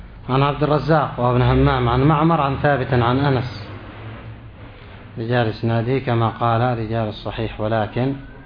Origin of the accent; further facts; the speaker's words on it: Yemen; مضغ شجرة القات عندنا في اليمن